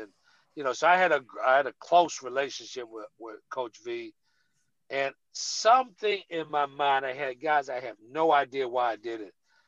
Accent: Washington, District of Columbia, United States; Here I am from Washington, D.C., and I had the opportunity to meet the first African-American president.

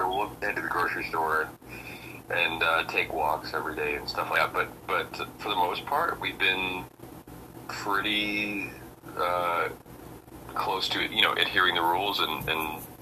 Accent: Fairbanks, Alaska, United States; the town I grew up in Fairbanks, Alaska, was very pro-arts and arts-centric

